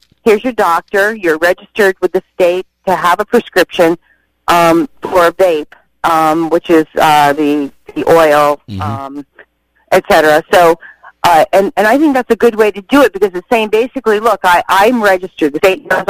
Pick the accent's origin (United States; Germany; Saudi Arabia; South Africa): United States; New London, Connecticut; I grew up in New London, and I grew up